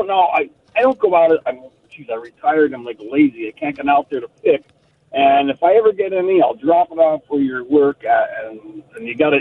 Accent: Harrison, New Jersey, United States; now in Huntington Mills, United States; I'm from Harrison, New Jersey myself, so I was considered a PR from there too until everybody got to know me, and now I'm living up at Huntington Mills

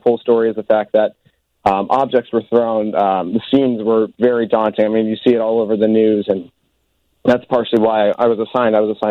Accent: Chicago, Illinois, United States; working with such amazing journalists in the city of Chicago, my hometown.

